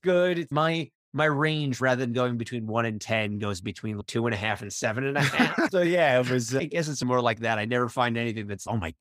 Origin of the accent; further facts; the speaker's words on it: New York City, New York, United States; I spent 15 years in New York City. I grew up in New York.